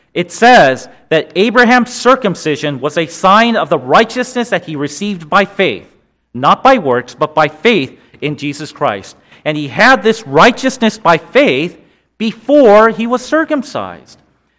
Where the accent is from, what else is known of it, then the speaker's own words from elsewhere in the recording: California, United States; now in Baltimore, United States; I grew up in Southern California. I was very familiar with that area. My family was there. My friends were there.